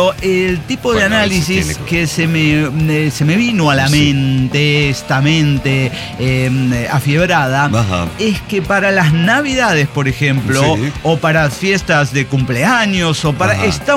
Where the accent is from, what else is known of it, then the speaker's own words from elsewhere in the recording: El Salvador; now in United States; salvadoreño en el Gabacho, pero no estoy en el Gabacho.